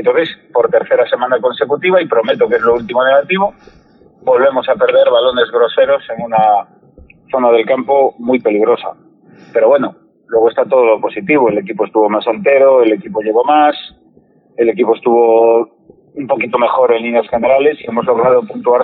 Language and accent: Spanish; Spain; Los españoles somos muy españoles y muchos españoles.